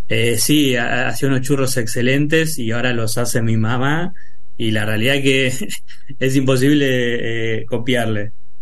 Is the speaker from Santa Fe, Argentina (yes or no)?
no; Puerto Tirol, Chaco, Argentina; yo vengo del Chaco, una provincia del interior del país, Puerto Tirol más específicamente